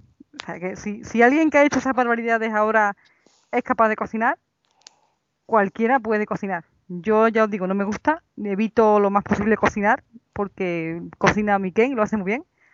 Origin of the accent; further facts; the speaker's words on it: Córdoba, Andalusia, Spain; accent: Andalusian; soy de Córdoba, España, por eso este acentito andaluz que Dios me ha dado. Y bueno, tengo 35